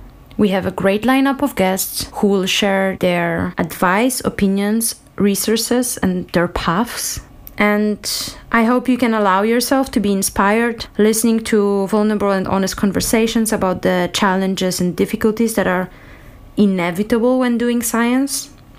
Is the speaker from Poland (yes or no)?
yes; Warsaw, Masovian Voivodeship, Poland; English is a second language; now in Vienna, Austria; I have a PhD in developmental biology. I come from Warsaw in Poland, but I have lived in Vienna in Austria for the last 7 years.